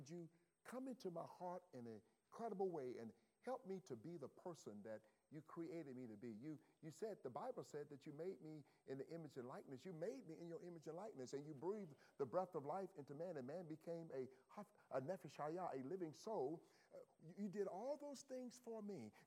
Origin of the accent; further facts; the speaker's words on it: Laurel, Mississippi, United States; I grew up in Mississippi. I was raised in a housing project. I often tell people, I'm a project from the project. I'm from the hood. I'm a hood rat. From a little play called Law, we said Laura, Mississippi.